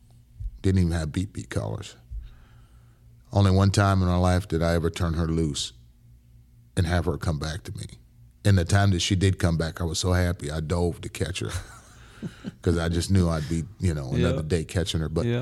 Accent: Dayton, Ohio, United States; also born or lived in Brooklyn; I was born in Brooklyn. And we moved to Dayton, Ohio.

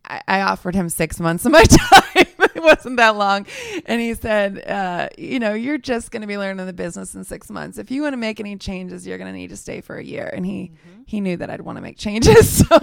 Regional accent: Creve Coeur, Missouri, United States; I grew up primarily in Creve Coeur, but I really never thought I'd stay in St. Louis.

